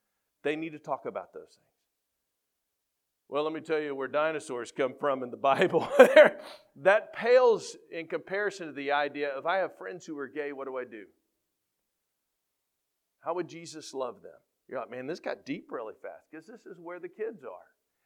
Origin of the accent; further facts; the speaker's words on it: Texas, United States; And I'm from Texas, so we still believe who won